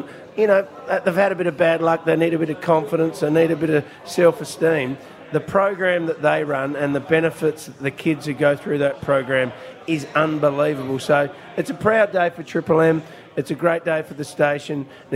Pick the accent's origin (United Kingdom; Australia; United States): Australia; Adelaide, South Australia; We grew up in Adelaide. We live in Adelaide in a great environment.